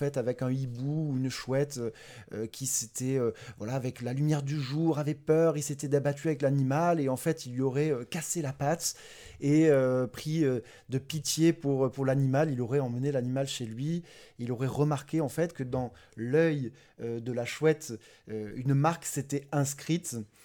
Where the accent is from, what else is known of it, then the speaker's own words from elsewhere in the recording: Marseille, Provence-Alpes-Côte d'Azur, France; je peux en avoir un million en tant que bon Marseillais.